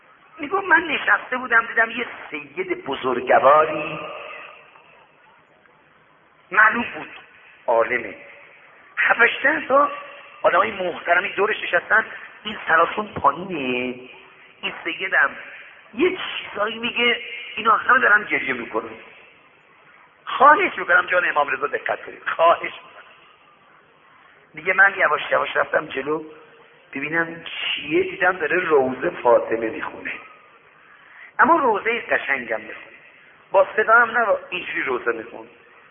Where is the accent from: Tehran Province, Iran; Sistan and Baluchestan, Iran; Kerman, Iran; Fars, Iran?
Fars, Iran; Shiraz; گفت شما اهل کجا هستی؟ گفتم شیراز.